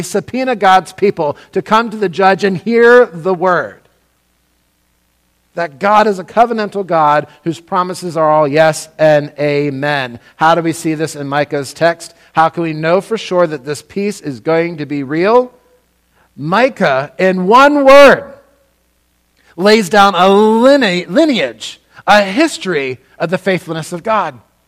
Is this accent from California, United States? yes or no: no; Lancaster, Pennsylvania, United States; I'm from Lancaster, Pennsylvania. We have a town in Lancaster, Pennsylvania called Ephrata.